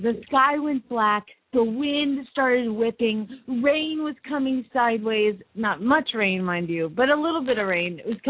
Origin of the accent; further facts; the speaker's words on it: Phoenix, Arizona, United States; from Phoenix, Arizona